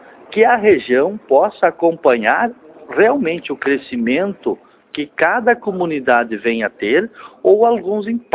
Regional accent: Porto Mauá, Rio Grande do Sul, Brazil; eu sou de Porto Mauá

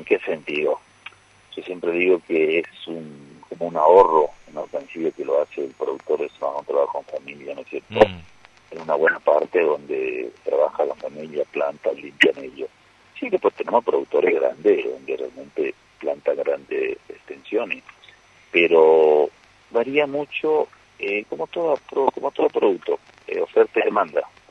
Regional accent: Misiones, Argentina

